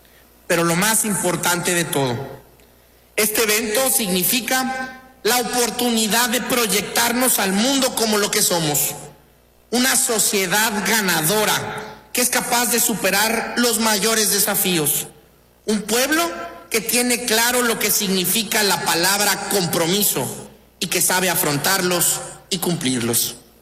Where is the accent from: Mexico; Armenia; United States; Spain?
Mexico; Veracruz; es la gran oportunidad de demostrar de lo que somos capaces los veracruzanos.